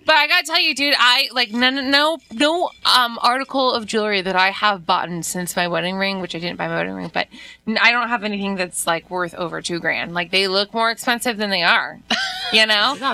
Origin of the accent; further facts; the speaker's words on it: Irvine, California, United States; And growing up in Irvine